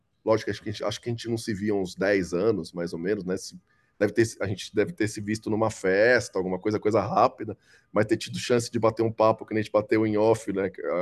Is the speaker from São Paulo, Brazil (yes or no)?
yes; São Paulo, Brazil; nasci e cresci em São Paulo. Minha família é tipo classe média, normal, sem muita grana